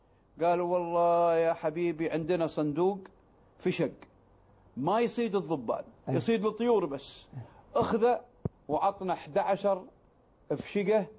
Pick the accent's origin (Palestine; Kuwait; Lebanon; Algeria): Kuwait; كان للشباب عندنا في الكويت هني نصيب